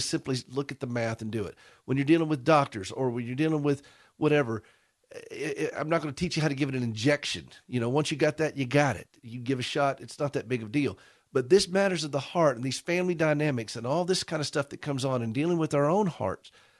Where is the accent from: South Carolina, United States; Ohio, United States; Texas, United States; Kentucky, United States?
South Carolina, United States; Listen, I'm Carolina born, Carolina bred.